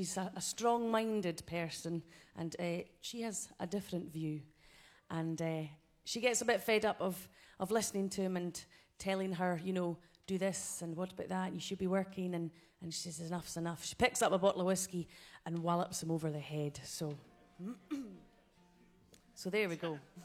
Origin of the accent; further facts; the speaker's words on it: Glasgow, Scotland, United Kingdom; I'm from Glasgow, so it's fantastic to be in Glasgow